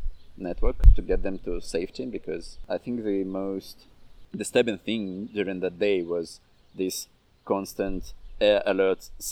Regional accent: Crimea, Ukraine; English is a second language; I'm an anarchist from Ukraine, Crimea before. It was annexed after the war started in 2014.

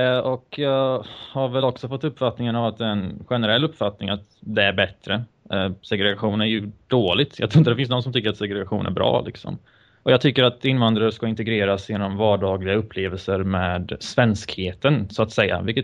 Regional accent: Bosnia & Herzegovina; Vi kommer från Bosnien.

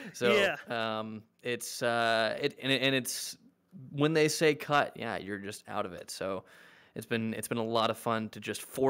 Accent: Georgia, United States; But because I was from Georgia and they were hiring locally for that role, I just got incredibly lucky.

